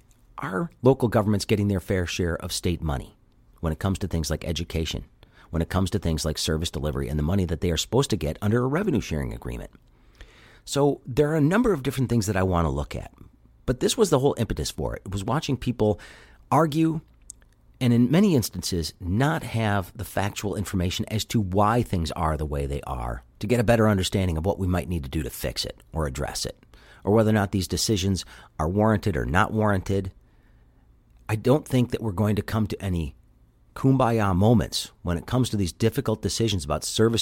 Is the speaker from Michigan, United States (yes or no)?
yes; Grosse Pointe, Michigan, United States; The impetus for this for me was watching people in my hometown of Grosse Pointe literally tear each other up on social media